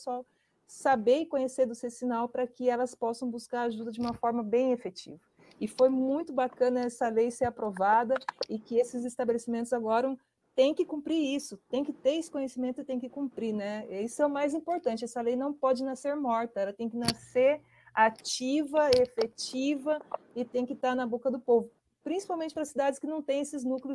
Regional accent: Londrina, Paraná, Brazil; now in União da Vitória, Brazil; Eu sou londrinense, apesar de morar aqui em União da Vitória, Porto União.

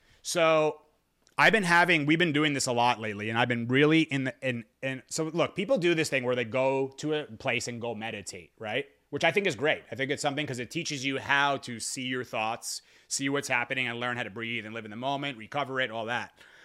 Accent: New Jersey, United States; I'm from New Jersey. JoJo's from over this area too. She knows the deal.

